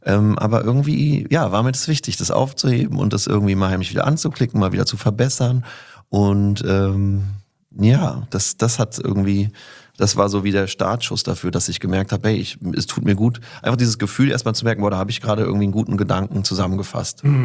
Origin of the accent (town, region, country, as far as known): Berlin, Germany; born or raised there